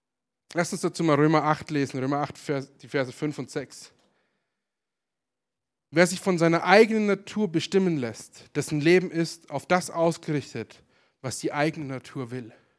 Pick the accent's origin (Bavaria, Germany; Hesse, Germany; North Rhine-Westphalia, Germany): Bavaria, Germany; in meiner alten Heimat. In dem wunderschönen Oberbayern, im Chiemgau, am Chiemsee.